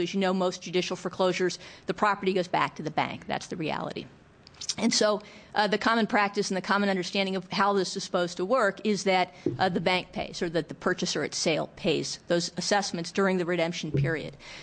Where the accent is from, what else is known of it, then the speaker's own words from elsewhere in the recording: Lake Oswego, Oregon, United States; I'm an attorney from Lake Oswego